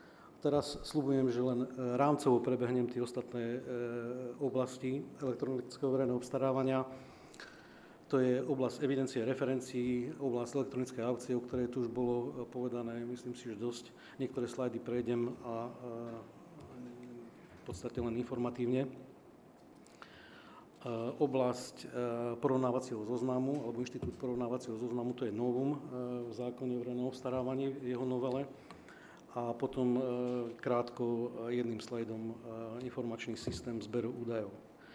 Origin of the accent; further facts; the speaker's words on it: Banská Bystrica, Banská Bystrica Region, Slovakia; Pochádzam z Banskej Bystrice, z regiónu, kde pôsobím na expozitore Banská Bystrica.